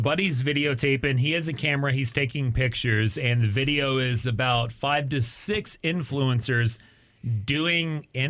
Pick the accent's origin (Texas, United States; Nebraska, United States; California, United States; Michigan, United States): Texas, United States; Amarillo; Okay, I'm from Amarillo, Texas.